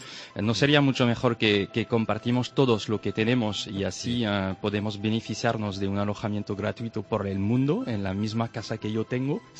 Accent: France; Spanish is a second language; now in Spain; Yo soy de Francia, pero ya hace años que me encanta vivir en España.

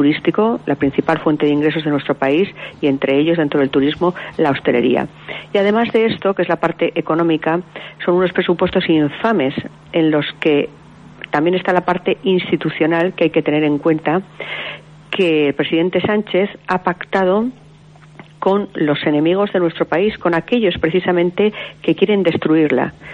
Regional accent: Spain; que dan vergüenza como española

